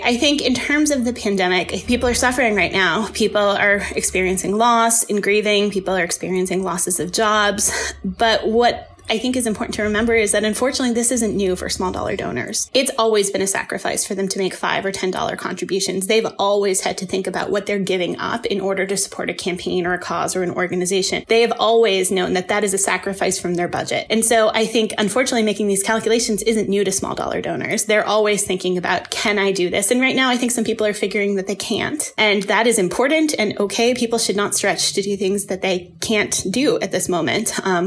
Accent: Revere, Massachusetts, United States; I grew up a little bit outside of Boston in a city called Revere, Massachusetts. And I'm currently still in Massachusetts, so native Bay Stater here.

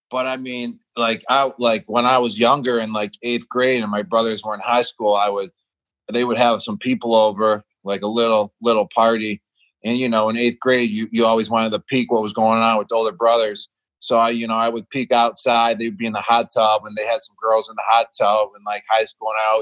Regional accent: Buffalo, New York, United States; especially growing up in Buffalo

